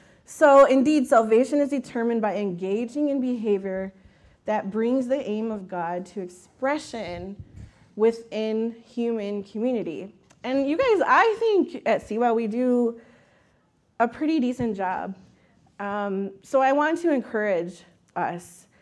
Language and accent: English; Michigan, United States; because I'm from Michigan. Sometimes I go there in the winter.